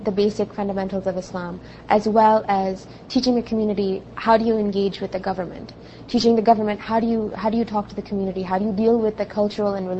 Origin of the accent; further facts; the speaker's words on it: United States; yes, I'm a Muslim, I'm an American, and I'm a patriot.